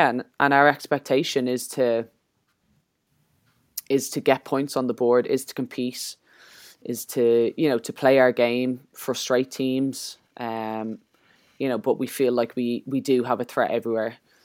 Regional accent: Ireland; And for us, I think as well, as Irish people, there are plenty over there in Australia.

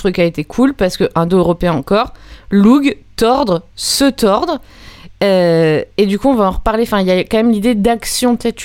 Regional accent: Villeurbanne, Auvergne-Rhône-Alpes, France; Mais c'est parce que je viens de plus loin, je viens de Villeurbanne.

